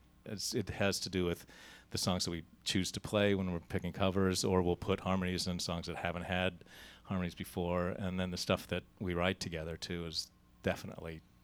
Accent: West Virginia, United States; Of course, when I was growing up in West Virginia, the last thing I wanted to do was listen to country music or Appalachian music because I wanted to listen to rock and roll as a kid.

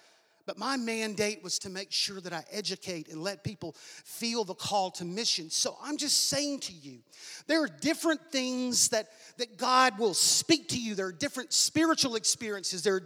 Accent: Alabama, United States; I'm from Alabama, you know, I had no idea of the diversity of the world. I lived in the Bible Belt where churches on every corner

